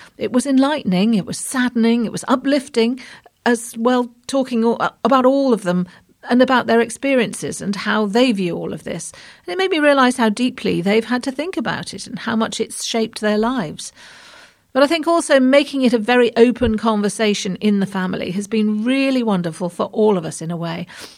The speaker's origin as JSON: {"language": "English", "region": "Wales", "country": "United Kingdom", "tie": "born or raised there", "also_born_or_lived": "Sierra Leone", "said": "from the age of 8, I grew up in Wales, and there was a lot of Welsh male voice choir music"}